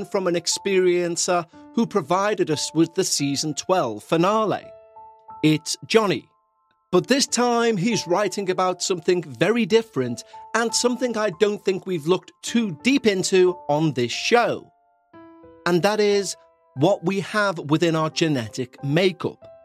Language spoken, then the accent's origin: English; west of Ireland, Ireland; from the west of Ireland who's had numerous paranormal encounters throughout my life.